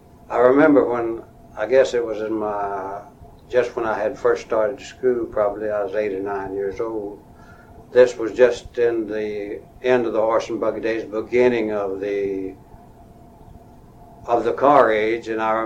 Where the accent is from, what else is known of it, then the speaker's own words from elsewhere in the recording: Texas, United States; born there; I was born in Central Texas, about 25 or 30 miles northwest of Waco in Bosque County.